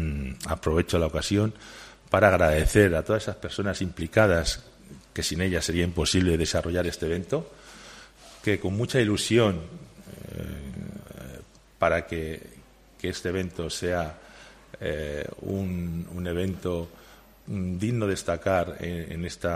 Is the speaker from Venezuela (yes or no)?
no; Málaga, Andalusia, Spain; Y yo no soy de aquí, yo soy malagueño, como bien sabéis, pero bueno, llevo yo toda la vida aquí, estoy ya jubilado, felizmente jubilado